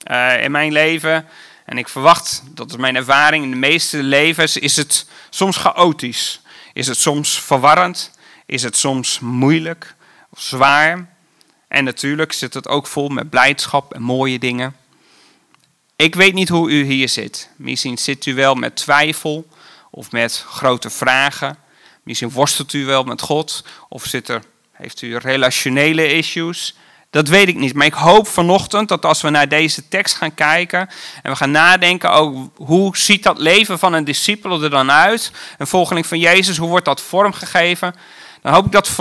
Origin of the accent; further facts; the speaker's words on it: Oldebroek, Gelderland, Netherlands; born there; Ik ben geboren in Oldebroek, niet zo heel ver hier vandaan.